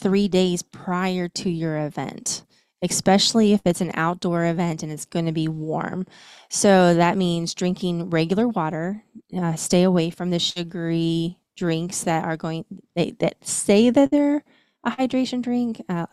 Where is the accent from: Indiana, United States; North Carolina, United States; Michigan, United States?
Indiana, United States; accent: Indiana; That's my Indiana accent coming out. Sorry, y'all.